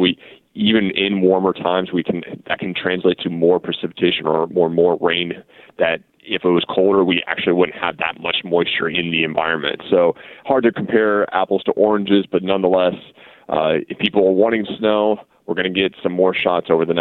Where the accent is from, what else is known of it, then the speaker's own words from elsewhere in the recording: Columbus, Ohio, United States; now in Pittsburgh, United States; I'm originally from Columbus, Ohio, but with the meteorology profession, we kind of go all over the country.